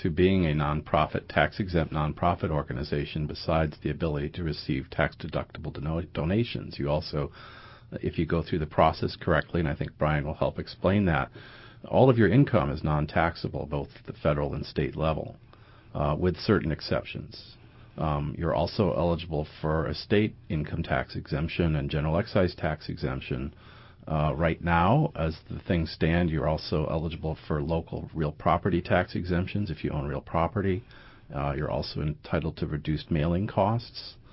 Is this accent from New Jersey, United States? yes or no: no; Wisconsin, United States; moved away as an adult; now in Hawaii, United States; I did not grow up here. I grew up in Wisconsin, but I've now spent more time in Hawaii than I did growing up in Wisconsin, so I'm now Kama'aina.